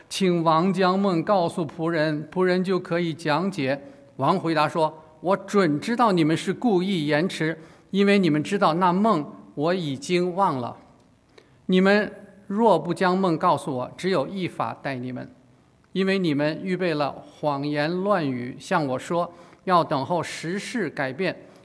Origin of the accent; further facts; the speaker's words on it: China; 难怪我们中国人有话说叫做伴君如伴虎